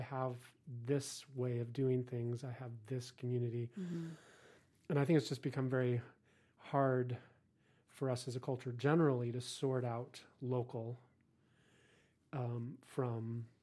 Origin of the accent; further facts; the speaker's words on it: Nampa, Idaho, United States; so I have this tricky little dance with people where I grew up in Nampa, you know, so I have this connection to Idaho